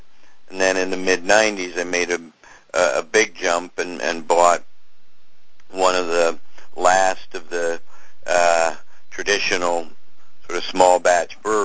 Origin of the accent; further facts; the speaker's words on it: Cincinnati, Ohio, United States; There were five breweries in Cincinnati when I was a k